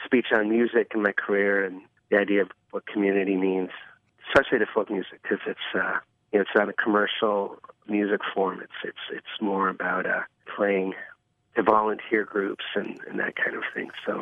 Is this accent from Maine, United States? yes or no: yes; Maine, United States; It's about the size of the town that I grew up in Maine